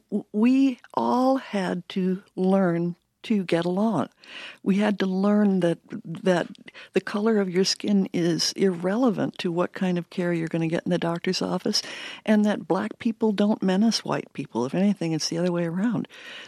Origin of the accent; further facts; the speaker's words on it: Georgia, United States; I grew up in Georgia in the 1950s